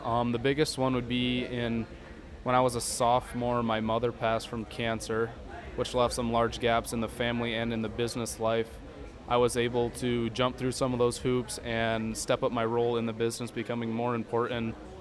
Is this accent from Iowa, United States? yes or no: yes; Iowa, United States; I am from Northwest Iowa. I grew up on a family greenhouse business.